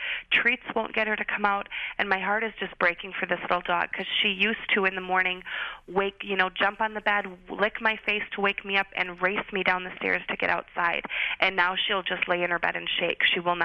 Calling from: Madison, Wisconsin, United States; I'm calling from Madison, Wisconsin.

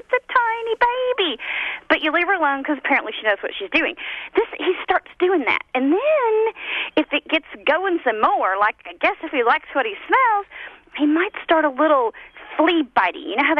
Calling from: Arlington, Tennessee, United States; I'm calling from Arlington, Tennessee.

